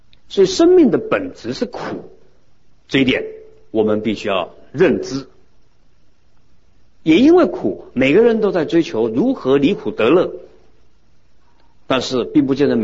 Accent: China; 以为有一个我，我们中国人叫本位主义，自私。

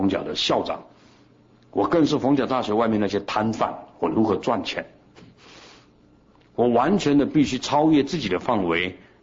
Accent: Taiwan; 那么我们台湾人的整个人心就造成整个社会包括经济政治状况，我们要负责任

